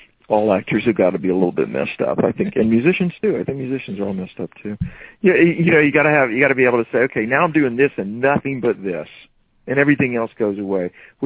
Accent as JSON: {"language": "English", "town": "Georgetown", "region": "South Carolina", "country": "United States", "tie": "born or raised there", "said": "my hometown is known as one of the most haunted places in America, and Georgetown, South Carolina. So I grew up with this stuff"}